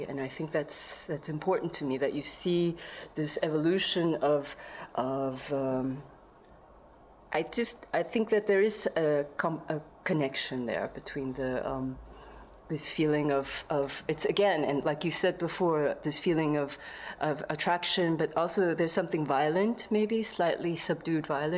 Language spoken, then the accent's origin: English; United States; everyone couldn't believe that I was from America. And not to say that I have to be proud to be from America right now